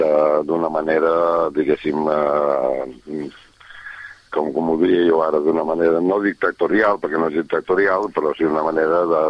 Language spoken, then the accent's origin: Catalan; Catalonia, Spain; els que som, diguéssim, catalans, els que som catalans, ens dol moltíssim